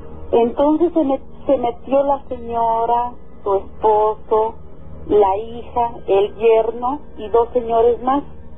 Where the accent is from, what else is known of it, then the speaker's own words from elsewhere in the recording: State of Mexico, Mexico; lo que pasa es que donde yo soy de Loro, del Estado de México.